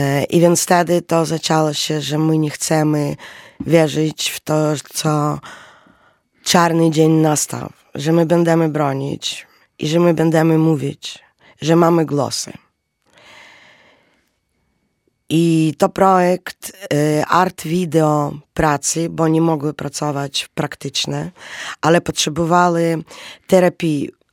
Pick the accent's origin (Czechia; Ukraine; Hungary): Ukraine; jestem z Ukrainy i w trakcie tej wojny już 2 lata mieszkam w Ukrainie. Tylko przyjeżdżam na pracę albo coś tak, że mieszkam między krajami, Polską